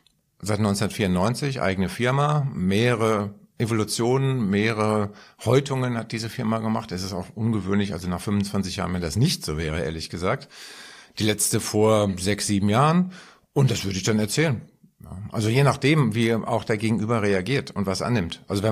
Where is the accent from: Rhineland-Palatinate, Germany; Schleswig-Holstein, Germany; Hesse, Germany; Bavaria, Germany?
Hesse, Germany; Frankfurt; Und wenn man sich an die eigene Schulzeit zurückerinnert, bei uns in Frankfurt, linksliberales Umfeld etc., wir haben auch Schulstreiks gemacht.